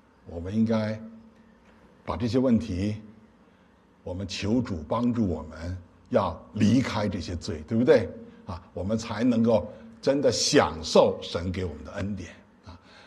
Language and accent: Chinese; Beijing, China; 我是北京人，有北京人的文化。